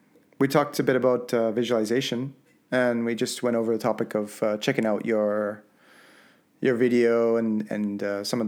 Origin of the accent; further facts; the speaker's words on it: Canada; accent: Canadian; Yeah, well, you know, with my Canadian accent, eh?